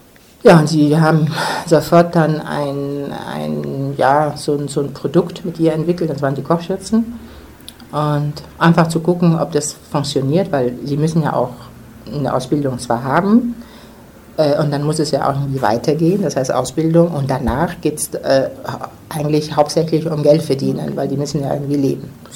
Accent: Cameroon; now in Germany; Wir kommen selber aus Kamerun, weil die Frage kommt immer, warum Benin und nicht Kamerun

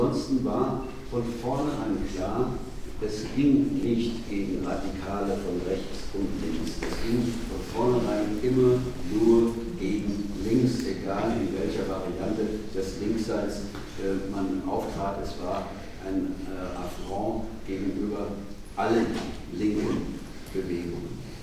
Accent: Mannheim, Baden-Württemberg, Germany; beschämenderweise ist er nur aus meiner Heimatstadt

